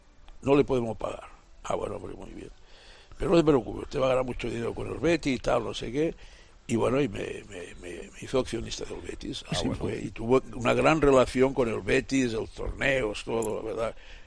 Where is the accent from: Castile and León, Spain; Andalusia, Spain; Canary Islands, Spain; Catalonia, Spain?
Catalonia, Spain; Lleida; y de Lérida, de mi zona, de mi tierra.